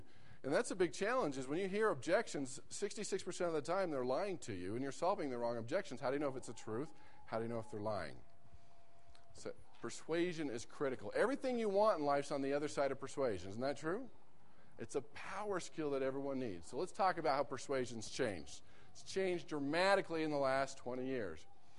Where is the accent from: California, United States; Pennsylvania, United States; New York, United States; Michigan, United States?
California, United States; I grew up in California.